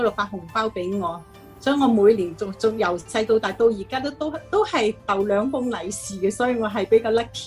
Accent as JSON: {"language": "Cantonese", "country": "China", "tie": "born or raised there", "moved": "yes", "said": "过新年咧，我小时候喺中国嚟讲咧，就系比较最开心嘅"}